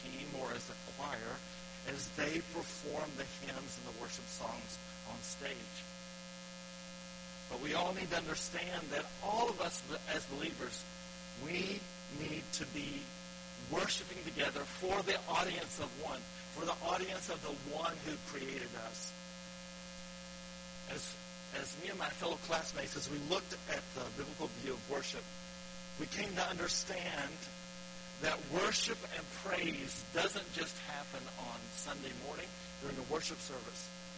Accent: Batesville, Arkansas, United States; I grew up going to a small Southern Baptist church in my hometown of Batesville, Arkansas.

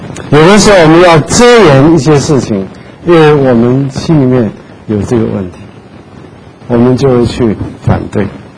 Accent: China; 因为我们中国人呢，特别是年纪大一点的，

